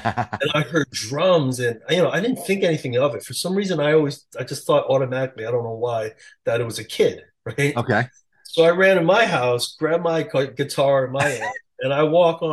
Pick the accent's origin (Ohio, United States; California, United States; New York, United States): New York, United States; Queens; I just met a bunch of young DJs at the time growing up in Queens. And was really lucky too. My neighbors across the street from me in Queens were these two older guys